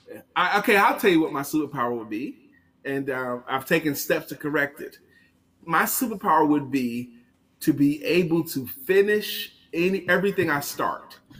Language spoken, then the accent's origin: English; Brooklyn, New York, United States; Now, my dad, I grew up in Brooklyn, New York, and my dad was one of only two dads in my neighborhood, my block.